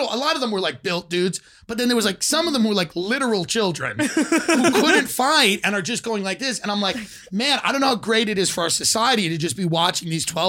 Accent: New York, United States; Island, New York.

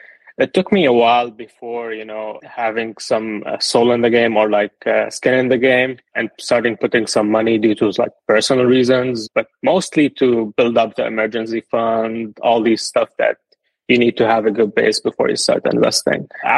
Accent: Lebanon; now in United States; I moved to the US. I'm originally from Lebanon. I moved to the US in 2019.

